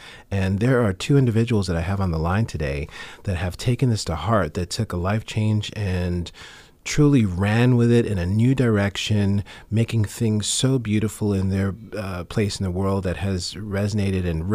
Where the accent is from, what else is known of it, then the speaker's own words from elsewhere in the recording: Queens, New York, United States; So, and I'm from Queens, and we don't get to be too obnoxious from Queens.